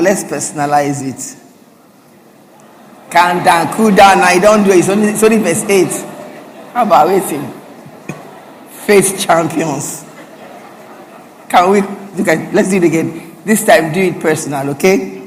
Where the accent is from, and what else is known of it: Port Harcourt, Rivers, Nigeria